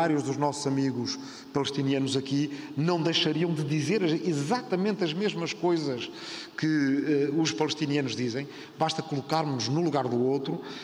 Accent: Portugal; naquilo que nos compete enquanto portugueses

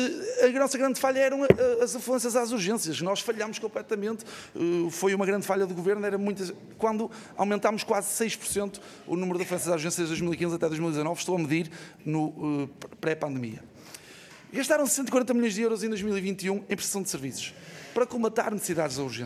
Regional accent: Felgueiras, North, Portugal; se um doente em Felgueiras, na minha terra, cai de uma obra e espeta um prego num olho

